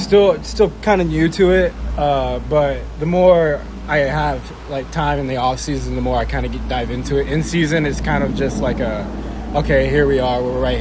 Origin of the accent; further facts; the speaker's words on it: Corpus Christi, Texas, United States; I'm born and raised in Corpus, so it's only 2 hours away.